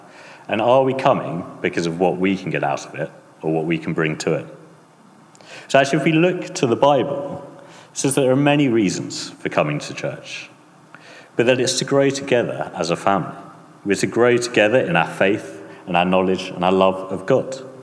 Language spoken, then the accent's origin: English; United Kingdom; We're British, gets a bit touchy-feely.